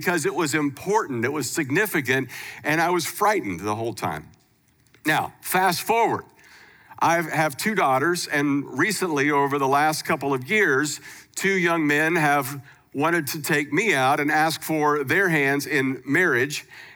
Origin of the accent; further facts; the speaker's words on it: Kansas, United States; also born or lived in California; But anyway, I grew up in Kansas, and then I made my way to California, where I was there for 20 years at a church out there.